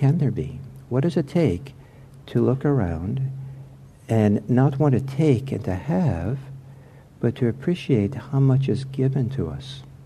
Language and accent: English; Geneva, Switzerland; now in United States; But when I was growing up in Geneva in the 1950s, we had to boil the water because the water wasn't clean.